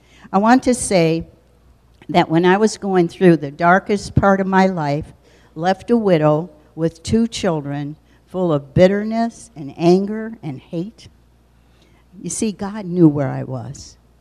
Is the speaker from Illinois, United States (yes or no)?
yes; Chicago, Illinois, United States; I was born and raised in Chicago, as I told you, with two wonderful brothers. I attended Catholic school and church on a regular basis.